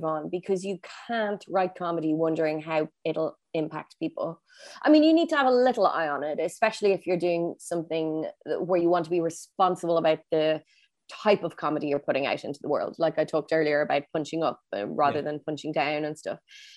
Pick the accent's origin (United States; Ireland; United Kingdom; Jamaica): Ireland; And I was like, no, I definitely know that I'm Irish.